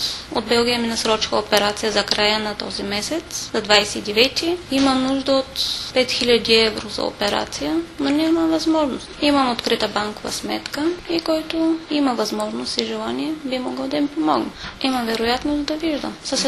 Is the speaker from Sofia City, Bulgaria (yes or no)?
no; Ruse, Ruse Province, Bulgaria; От Русе съм на 32 години.